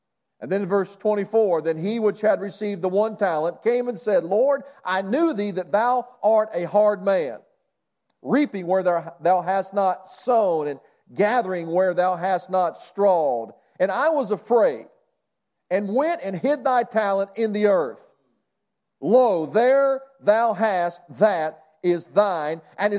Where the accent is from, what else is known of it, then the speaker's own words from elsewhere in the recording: West Virginia, United States; I'm from West Virginia. I could preach the whole Bible from Genesis to Revelations and be finished in an hour.